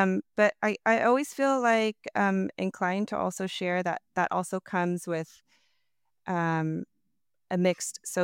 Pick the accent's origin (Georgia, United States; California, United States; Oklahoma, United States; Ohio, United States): California, United States; San Diego; yeah, I'm from Southeast San Diego, which is in Southern California, of course, raised by my mom and my dad.